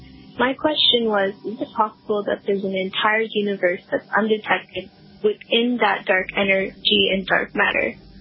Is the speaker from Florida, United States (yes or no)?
yes; Orlando, Florida, United States; I'm from Orlando, Florida.